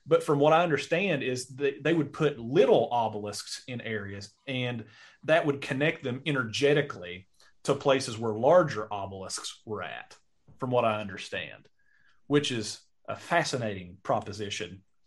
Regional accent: Logan, West Virginia, United States; they were also in kind of my hometown, just down the road here in Logan, West Virginia.

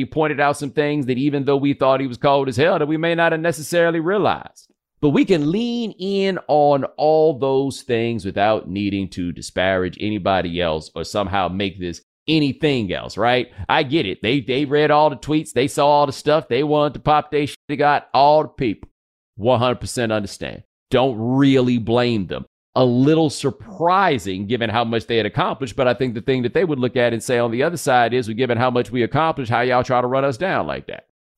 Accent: Texas, United States; I'm like, man, as a Texan, I didn't know y'all

